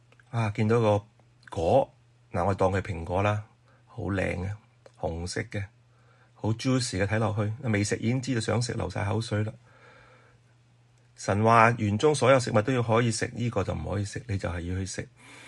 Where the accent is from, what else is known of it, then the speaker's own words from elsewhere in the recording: Guangdong, China; 我哋广东人有句说话就系煮到嚟先至食